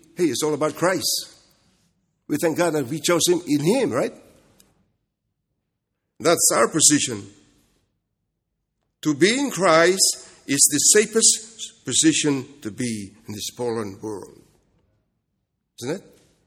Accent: Kentucky, United States; accent: Kentucky; I have to spell it for you because of my Kentucky accent.

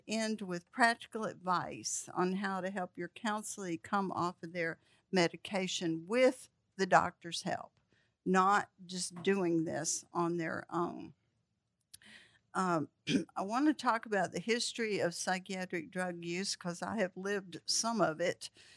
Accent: Peachtree City, Georgia, United States; I am from Peachtree City, Georgia, near Atlanta.

